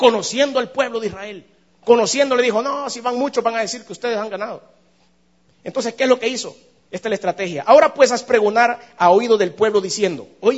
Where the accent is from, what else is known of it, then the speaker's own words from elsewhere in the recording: El Salvador; En todos lados somos violentos los salvadoreños, hermano